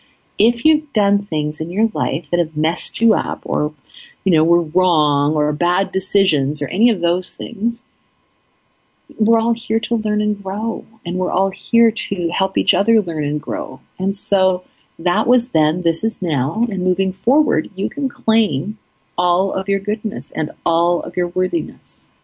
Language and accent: English; Canada; Part of that's coming from being Canadian.